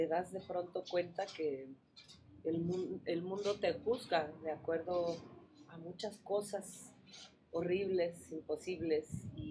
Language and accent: Spanish; Tlaxiaco, Oaxaca, Mexico; una familia conocida en Tlaxiaco, mi pueblo, que venía muy de vez en cuando a Tlaxiaco